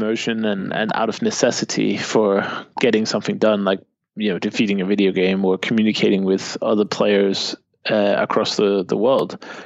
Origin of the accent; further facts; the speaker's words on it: Denmark; English is a second language; if you go to somewhere like Denmark, just as an example, my home country, 6 million people, so it's tiny.